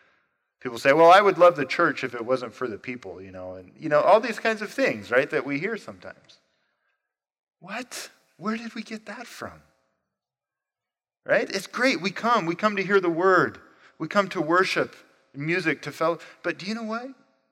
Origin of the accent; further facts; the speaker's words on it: Arizona, United States; I grew up in the White Mountains of Arizona, a very small town. We had to drive a couple hours to get to the nearest Walmart.